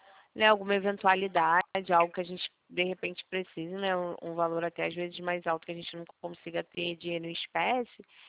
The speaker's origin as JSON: {"language": "Portuguese", "region": "Rio de Janeiro", "country": "Brazil", "said": "a gente é do call center do Rio, eu sou do Rio."}